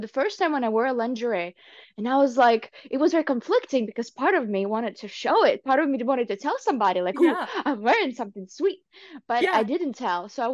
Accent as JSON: {"language": "English", "country": "Ukraine", "tie": "born or raised there", "said": "when I was growing up in Ukraine"}